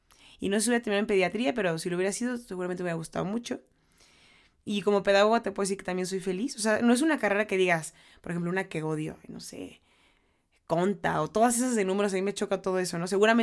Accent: Mexico; no soy japonesa, soy mexicana, no tengo idea, pero bueno.

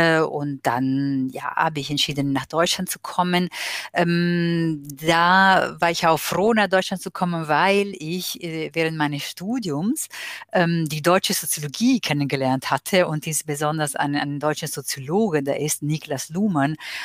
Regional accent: Italy; German is a second language; now in Germany; Also wir leben anders, wir sind mehr, vielleicht lockerer, können mehr das Leben genießen

